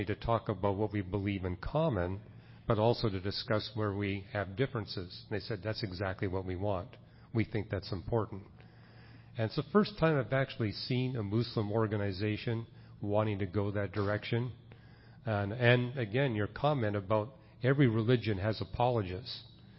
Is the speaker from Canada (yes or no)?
yes; Canada; I was born and raised in Canada, and Canada is predominantly atheistic in its religion, and that was the case of my parents.